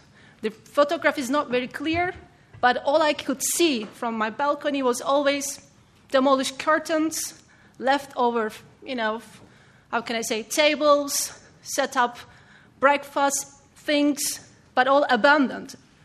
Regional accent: Varosha, Famagusta District, Cyprus; I grew up in Varosha, but other part of the Varosha, over the curtain.

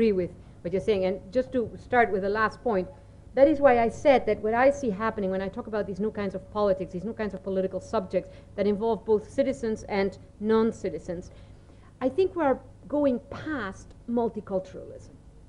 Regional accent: Buenos Aires, Argentina; English is a second language; I mean, Buenos Aires, I grew up in Buenos Aires.

